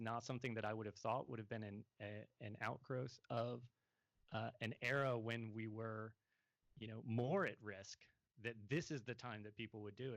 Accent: the South, United States; I'm originally from the South

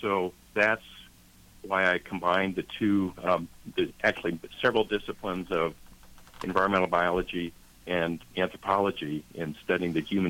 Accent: Iowa, United States; also born or lived in Gettysburg, Pennsylvania; I'm an Iowa native, so I was born in Des Moines when my parents lived in Ankeny, Iowa, just north of Des Moines. Although I started school in Atlantic, Iowa

